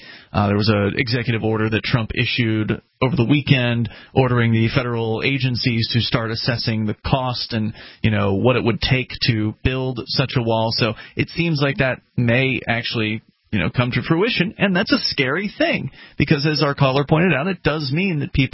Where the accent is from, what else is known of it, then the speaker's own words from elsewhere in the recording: Florida, United States; moved away; And I moved up from Florida, where I was born and raised.